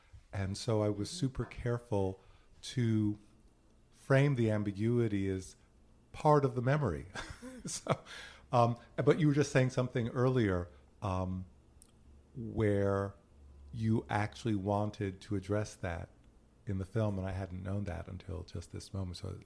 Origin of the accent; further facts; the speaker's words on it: Massachusetts, United States; moved away as an adult; now in New York City, United States; I, well, born in New York City, lived here till I was 10, and then we decamped for Western Massachusetts after that. So we left just before the city slid into oblivion in 72, and then I returned after I graduated college.